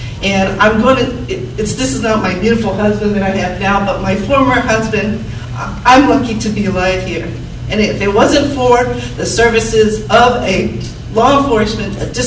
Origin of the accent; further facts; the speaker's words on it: California, United States; I come from California, where they have that down to a T